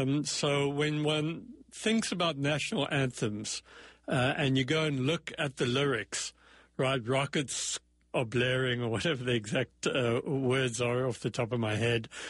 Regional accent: South Africa; But I grew up in South Africa where, you know, to go to school, you had to get dressed in a uniform

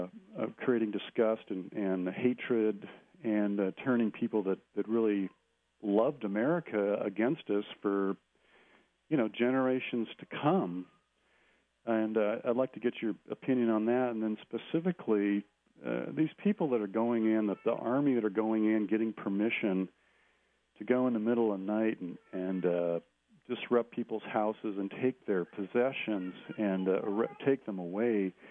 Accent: United States; Just as an American, that's ashamed of the road we're taking.

